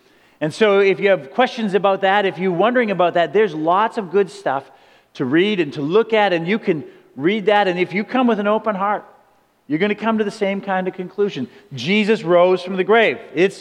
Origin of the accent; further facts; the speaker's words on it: Alberta, Canada; moved away; I grew up in Alberta. We couldn't have fireworks. And so I moved out here.